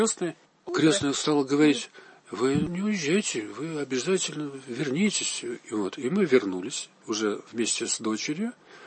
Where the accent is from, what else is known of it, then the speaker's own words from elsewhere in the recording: Moscow, Russia; мы из Москвы, художники